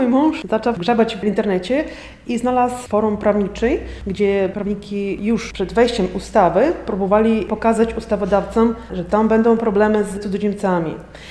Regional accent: Lviv, Lviv Oblast, Ukraine; moved away as an adult; now in Poland; Przyjechaliśmy ze Lwowa, już w Polsce jesteśmy około 7-8 lat. Męża zaprosili do pracy.

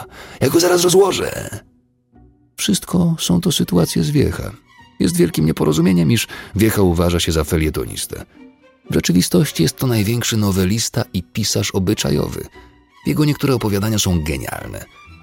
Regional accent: Warsaw, Masovian Voivodeship, Poland; mimo że sam jestem warszawiakiem urodzonym na Powiślu, nie rozumiem

